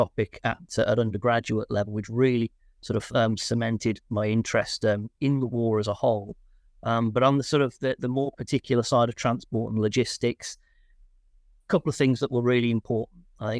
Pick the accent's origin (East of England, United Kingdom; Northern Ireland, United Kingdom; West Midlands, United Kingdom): West Midlands, United Kingdom; Birmingham; So I'm from Birmingham originally